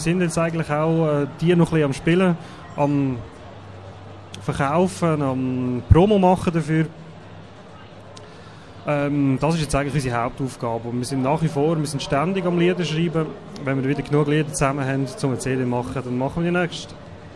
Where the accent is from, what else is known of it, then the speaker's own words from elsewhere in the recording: Einsiedeln, Schwyz, Switzerland; Also wir kommen aus Einsiedeln, aus dem Klosterdorf. Also da hat es fromme Leute